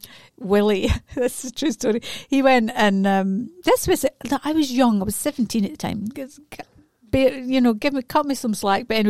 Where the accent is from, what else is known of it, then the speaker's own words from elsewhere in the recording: Scotland, United Kingdom; But we're Scottish, so we like a bargain.